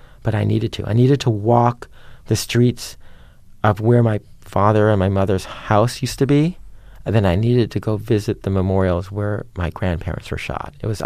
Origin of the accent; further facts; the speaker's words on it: Los Angeles, California, United States; I was born on Sunset Boulevard, went to Fairfax High, you know, go to Disneyland, the Dodgers and everything.